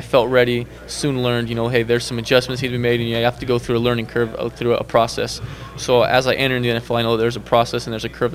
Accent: Phoenix, Arizona, United States; Down in the Phoenix area. I'm from the Phoenix area, so after our football season, I moved back home, and I've been training down there.

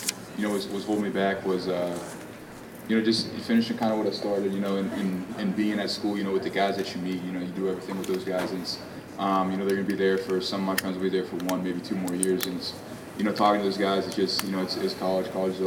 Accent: Cincinnati, Ohio, United States; it was difficult to get some of those games because I was from Cincinnati. We didn't get a lot of those games up in Cincinnati

